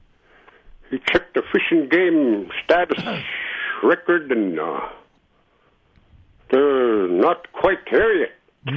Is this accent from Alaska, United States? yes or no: yes; Bethel, Alaska, United States; In my family, and I've seen all around my native people. So who the hell these outsiders come to my hometown in Bethel and open up this liquor stores and dope stores?